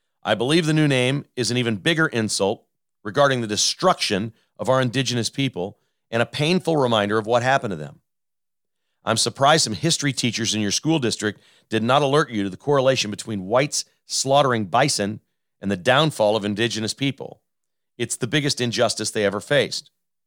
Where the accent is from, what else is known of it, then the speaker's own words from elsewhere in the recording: Mission, Kansas, United States; I grew up in Mission, Kansas. The Mission was founded by a racist.